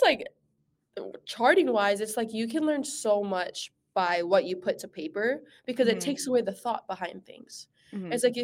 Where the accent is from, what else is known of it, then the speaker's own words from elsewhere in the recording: Hawaii, United States; I mean, no one is really from Hawaii but me and Ilana.